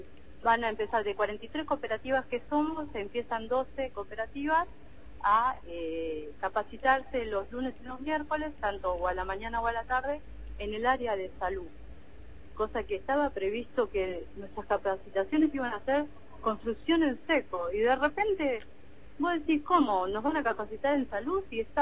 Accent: Argentina; yo siento hoy por hoy que la Argentina cambió tanto que ya no me siento argentina.

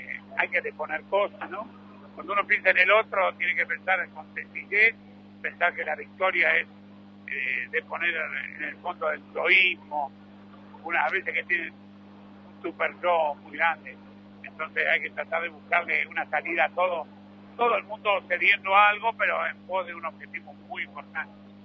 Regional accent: La Plata, Buenos Aires Province, Argentina; Somos platenses

